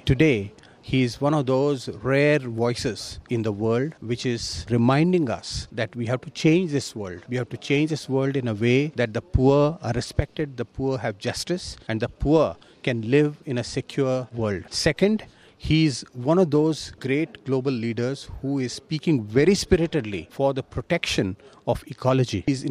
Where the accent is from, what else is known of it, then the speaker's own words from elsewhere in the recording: India; I represent Hinduism. I come from India.